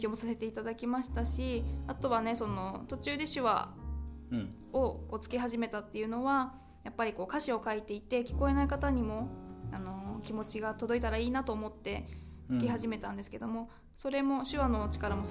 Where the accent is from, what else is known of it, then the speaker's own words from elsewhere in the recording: Miyagi, Japan; moved away as an adult; now in Tokyo, Japan; 私はもともと宮城県出身でして、あの中学生の時から、歌手になりたいという夢があったんですけども、まあ、東京にその夢をね目指して上京してからはもう8年経ってしまいました。